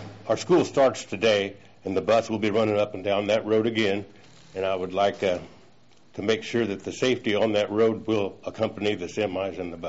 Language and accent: English; Liberty, Nebraska, United States; I'm from Liberty, Nebraska.